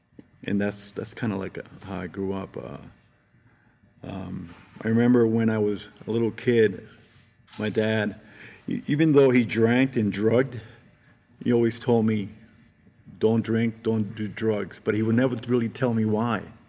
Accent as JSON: {"language": "English", "town": "Brooklyn", "region": "New York", "country": "United States", "tie": "born or raised there", "said": "You know, I hated moving to Jersey at first because I loved Brooklyn. I grew up in Brooklyn. Everything about Brooklyn I love."}